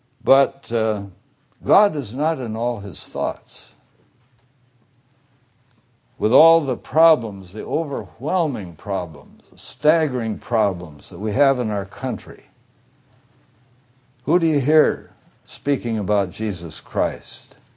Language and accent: English; Tacoma, Washington, United States; I know the place very well because I was raised in Tacoma.